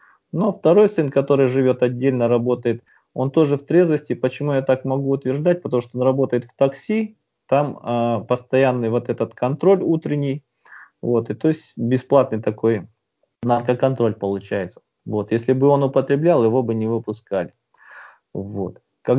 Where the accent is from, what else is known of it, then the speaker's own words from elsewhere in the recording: Dzhambul, Jambyl Region, Kazakhstan; now in Tomsk, Russia; Я живу в городе Томск, это Сибирь. Сам я родом из Казахстана, из маленького города Джамбул.